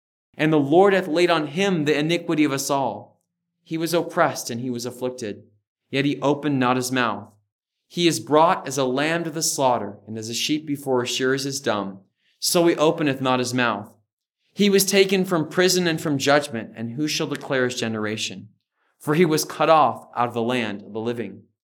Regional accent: California, United States; Growing up in California, I actually lived on a dead-end street. It was called London Circle.

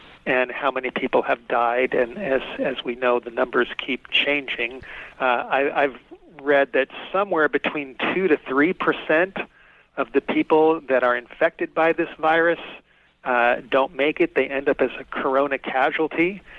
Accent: California, United States; The state of California just issued a state of emergency, and that's my home state

